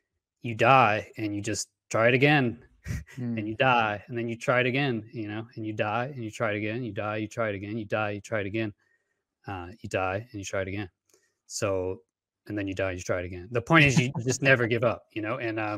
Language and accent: English; Houston, Texas, United States; I grew up in Houston, Texas, actually, and I went to the Air Force Academy.